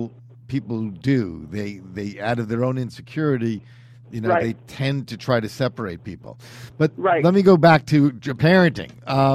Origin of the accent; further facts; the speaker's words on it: Brooklyn, New York, United States; see, I grew up in Brooklyn, and I grew up in an interracial environment.